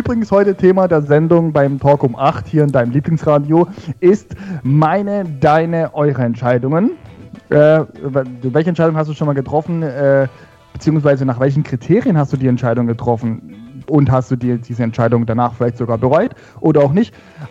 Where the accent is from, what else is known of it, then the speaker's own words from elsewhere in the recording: Baden-Württemberg, Germany; ich bin ja aufgewachsen in Baden-Württemberg